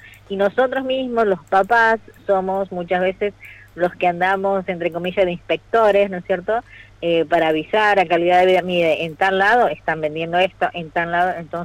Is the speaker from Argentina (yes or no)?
yes; La Banda, Santiago del Estero, Argentina; Yo soy de la Banda.